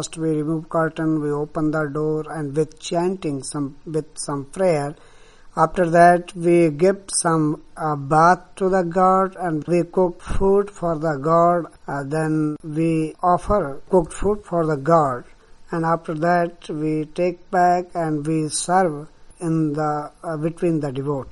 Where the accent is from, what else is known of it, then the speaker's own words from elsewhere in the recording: India; English is a second language; I am From India, I am a Hindu priest. I am minister in the temple.